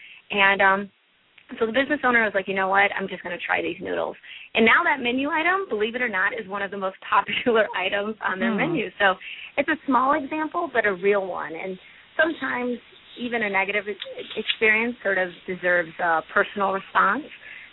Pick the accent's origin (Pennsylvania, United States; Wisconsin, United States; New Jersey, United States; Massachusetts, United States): Wisconsin, United States; Milwaukee; Baltimore reminds me a lot of my hometown. I'm from Milwaukee, Wisconsin. So it, too, is on the water.